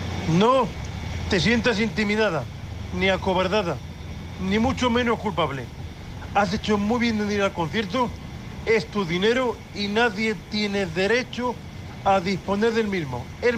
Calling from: Murcia, Region of Murcia, Spain; de Murcia, un hombre invidente en el bus

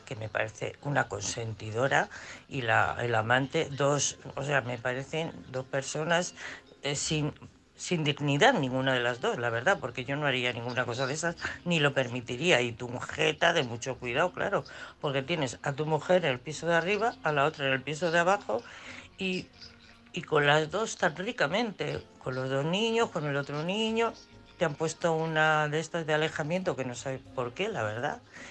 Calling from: Madrid, Community of Madrid, Spain; de Madrid.

